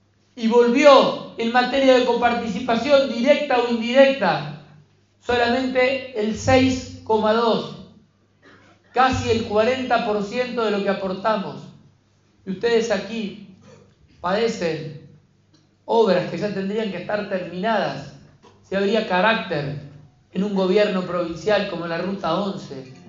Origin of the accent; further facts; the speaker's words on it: Hughes, Santa Fe, Argentina; Yo soy de un pueblo, de Hugues, mucho más chico que Vera, 5.000 y pico habitantes, decimos 6.000, somos medio agrandados allá.